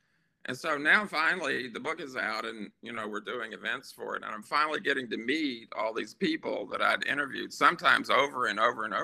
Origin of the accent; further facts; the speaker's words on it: Birmingham, Alabama, United States; I was born and raised in and around Birmingham, Alabama, and would go to New Orleans on occasion when I was young.